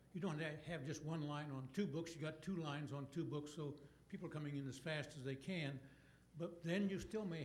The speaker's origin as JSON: {"language": "English", "country": "United States", "said": "I'm from Franklin County, and my concern is long lines."}